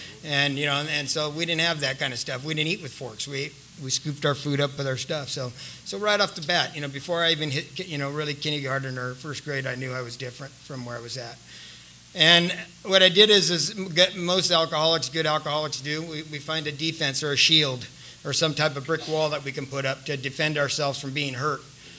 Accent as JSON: {"language": "English", "town": "San Diego", "region": "California", "country": "United States", "tie": "born or raised there", "said": "I grew up right here in San Carlos. Matter of fact, we used to come over here to Allied Gardens all the time and fight with the drunks over here."}